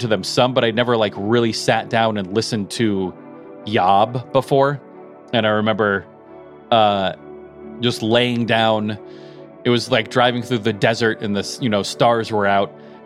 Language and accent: English; Colorado, United States; because I grew up in Colorado but was going to school in Oregon